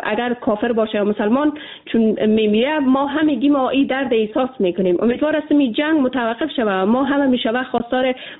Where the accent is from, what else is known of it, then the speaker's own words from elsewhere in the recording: Afghanistan; ما به عنوان یک افغان واقعا همین ملاهایی که از پاکستان سفر میکنن